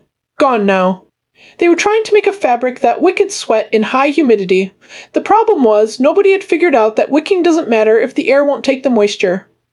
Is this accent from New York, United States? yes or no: no; New Mexico, United States; I came from New Mexico. The chamber nearly broke me the first 2 weeks.